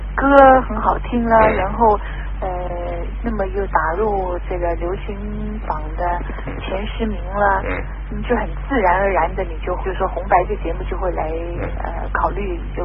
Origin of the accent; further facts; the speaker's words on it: Taiwan; 那我是从台湾来的，那么我是台湾生长的